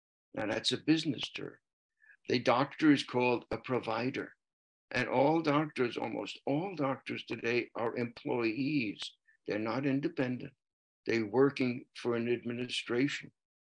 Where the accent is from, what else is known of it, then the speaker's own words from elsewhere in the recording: New York City, New York, United States; Well, I grew up in New York City and most of my schooling was there to start with.